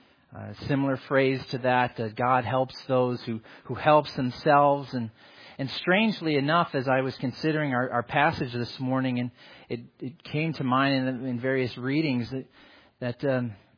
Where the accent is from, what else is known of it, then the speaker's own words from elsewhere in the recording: Michigan, United States; And this always seemed to happen, as you may know, I grew up in Michigan.